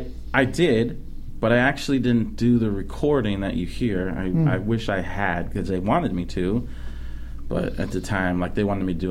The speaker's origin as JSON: {"language": "English", "town": "San Jose", "region": "California", "country": "United States", "tie": "born or raised there", "said": "That's where I did musicals. I was born and raised in San Jose."}